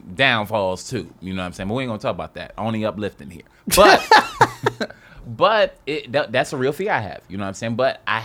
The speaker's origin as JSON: {"language": "English", "town": "New York City", "region": "New York", "country": "United States", "said": "But I'm a New Yorker to my heart."}